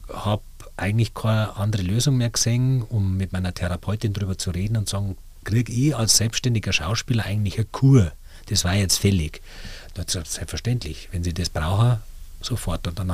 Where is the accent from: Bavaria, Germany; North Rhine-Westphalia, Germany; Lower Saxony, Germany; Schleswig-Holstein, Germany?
Bavaria, Germany; Neuburg an der Donau; Und dann habe ich hab einen ganz guten Freund gehabt in meiner Heimatstadt, in Neuburg an der Donau.